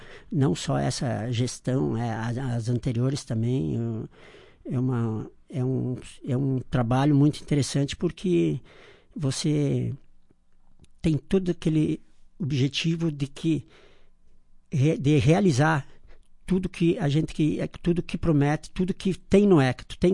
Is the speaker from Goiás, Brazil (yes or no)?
no; Marau, Rio Grande do Sul, Brazil; né? Pela comunidade toda aí, que a gente é marauense da raiz, nascemos aqui em Marau, vivemos praticamente a vida toda, apenas os 11 anos em que eu fui atleta profissional, que eu não residi em Marau